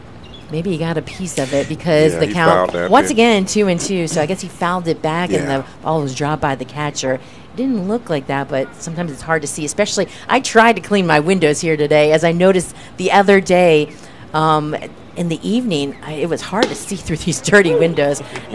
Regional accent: Ohio, United States; I'm from Ohio, and going up in the summers, they're so, you know, they're hot during the day, but cool at night.

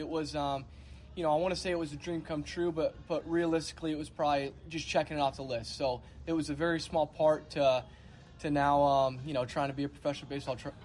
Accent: Waxahachie, Texas, United States; Yeah, so I'm from Waxahachie, Texas. It's a small town about 30 minutes south of Dallas.

